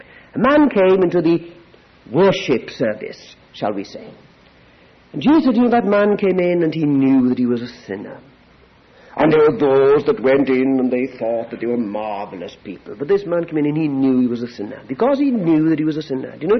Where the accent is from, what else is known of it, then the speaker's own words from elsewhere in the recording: Wales, United Kingdom; being a Welshman like myself